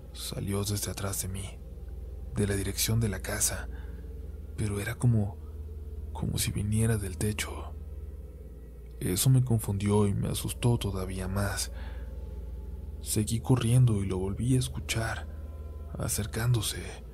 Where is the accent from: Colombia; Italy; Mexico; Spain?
Mexico; Morelia, Michoacán; y tengo 24 años. Soy de Morelia, Michoacán.